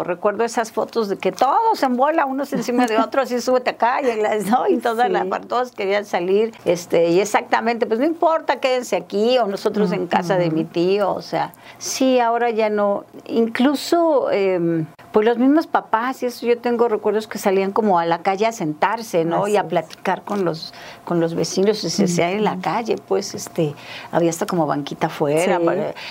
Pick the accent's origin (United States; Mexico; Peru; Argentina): Mexico; Cuernavaca, Morelos; Pues yo soy de aquí, de Cuernavaca, entonces recuerdo a varios de mis primos